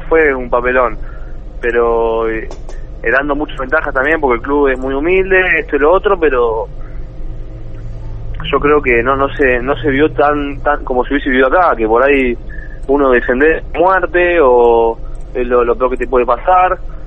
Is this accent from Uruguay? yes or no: no; Argentina; Sí, no, igual mira, te cuento, somos tres argentinos.